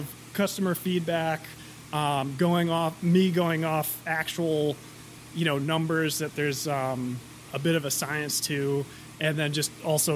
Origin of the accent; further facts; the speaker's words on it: Rhode Island, United States; now in Western Massachusetts, United States; I'm from Rhode Island originally, even though I'm all about Western Mass.